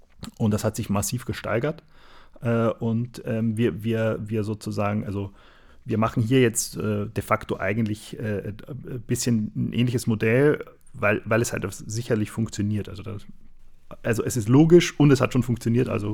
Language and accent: German; Austria; now in Germany; ich bin ja aus Österreich, da ist das nicht so.